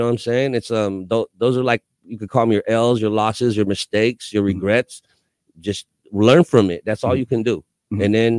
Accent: Philippines; And I'm such a real proud Filipino. I said, I'm making this song called

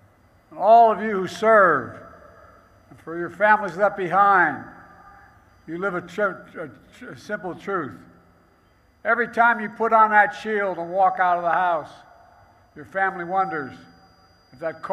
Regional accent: Scranton, Pennsylvania, United States; also born or lived in Claymont, Delaware; You're just like all the women and men in law enforcement I grew up with in Scranton and Claymont, Delaware.

